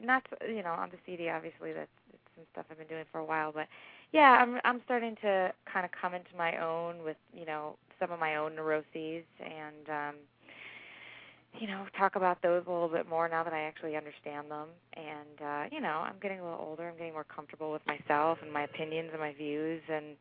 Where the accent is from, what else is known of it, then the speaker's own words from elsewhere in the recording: Philadelphia, Pennsylvania, United States; I actually got married in a park near where I grew up in Philadelphia